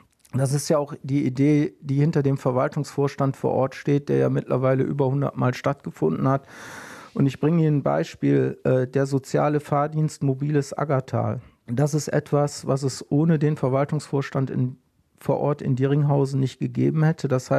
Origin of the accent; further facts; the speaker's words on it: Gummersbach, North Rhine-Westphalia, Germany; die Zukunft der Stadt Gummersbach, meiner Heimatstadt, wird auf dem Dorf entschieden.